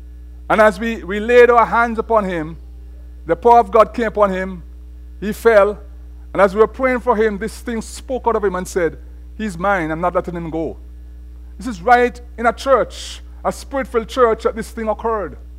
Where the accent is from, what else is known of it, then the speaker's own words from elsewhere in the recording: Jamaica; now in United States; When I came from Jamaica to this country, for some reason I thought that, you know, in Jamaica we have a lot of witchcraft